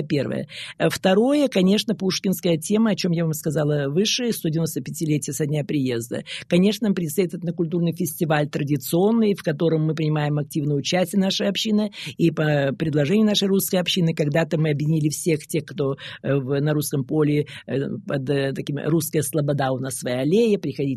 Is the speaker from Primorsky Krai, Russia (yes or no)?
yes; Primorsky Krai, Russia; born there; Я русская, родилась в Приморском крае, в русской, в семье русских